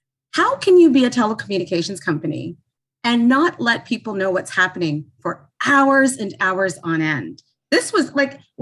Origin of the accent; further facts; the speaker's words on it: Toronto, Ontario, Canada; I am a Black woman. I grew up in Toronto area.